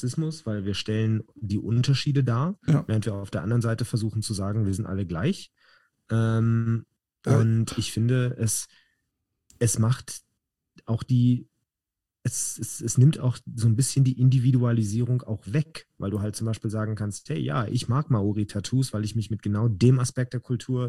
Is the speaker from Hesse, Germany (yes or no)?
yes; Gießen, Hesse, Germany; ich habe gerade heute einen Zeitungsartikel aus meiner Heimatstadt Gießen gelesen